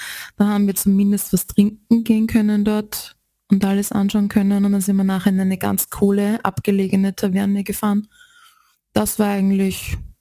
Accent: Austria; nur nicht bei uns in Österreich.

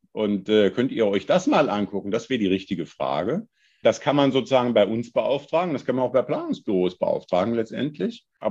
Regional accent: Hesse, Germany; Ich komme aus der Nähe von Bebra, deshalb ja Eisenbahnerhaushalt

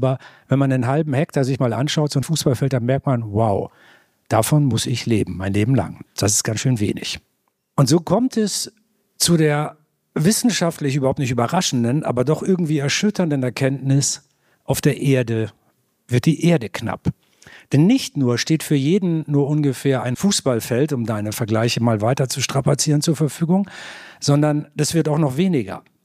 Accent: Hamburg, Germany; Und das fuhr nach Hamburg, in meine Heimatstadt.

